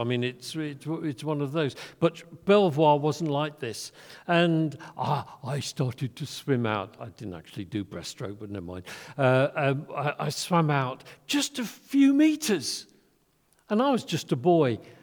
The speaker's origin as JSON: {"language": "English", "region": "England", "country": "United Kingdom", "said": "I know I'm English and we're supposed to be good at queuing and waiting"}